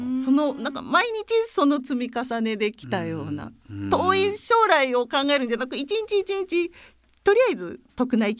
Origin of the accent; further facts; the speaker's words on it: Osaka, Japan; 大阪で育ちました